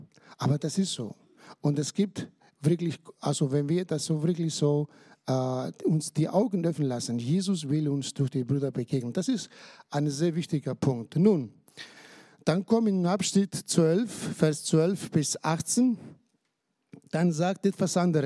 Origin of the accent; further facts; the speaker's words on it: Greece; ich weiß nicht, wie es in Deutschland ist, ich habe bei uns in Griechenland den Eindruck